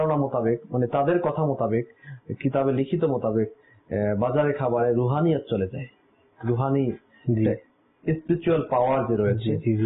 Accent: Barisal, Barisal Division, Bangladesh; আমার বাড়ি যেহেতু বরিশাল, আমি ওই হিসাবে আপনাকে সদর ঘাটের কথাই একটু এক্সপিরিয়েন্স বলতে চাই।

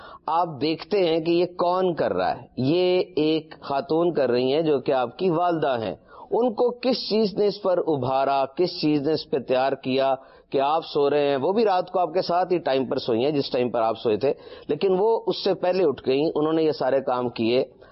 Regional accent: Punjab, Pakistan; now in Karachi, Pakistan; کراچی کا موسم ایسے ہے تو ایسا ہی, ہم دونوں پنجاب سے ہیں, پنجاب کے مقابلے میں تو کوئی سردی نہیں آئی

